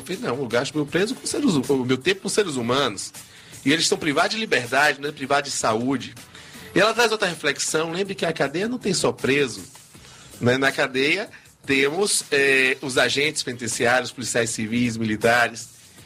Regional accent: Salvador, Bahia, Brazil; born there; eu tive sorte, eu nasci em Salvador, não escolhi não, só tive a sorte de nascer aqui, né? Nessa cidade, nesse estado que é tão discriminado

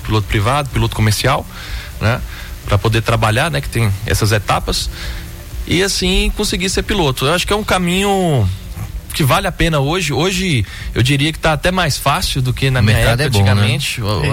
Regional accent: Taiobeiras, Minas Gerais, Brazil; Sou natural de Itaiobeiras, né? Cidade pequenininha.

